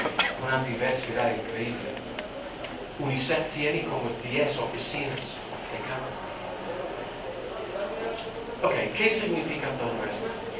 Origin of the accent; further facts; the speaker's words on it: England, United Kingdom; como en mi país, Inglaterra